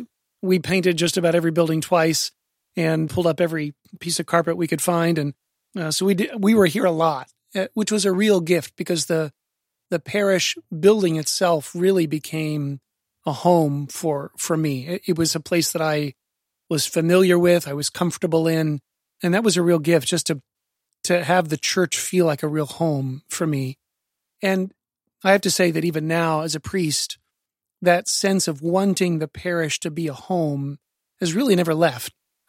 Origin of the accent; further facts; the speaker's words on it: Evansville, Indiana, United States; we're here on Sacred Heart campus, and that's where I was born and raised, here at Sacred Heart on the west side of Evansville.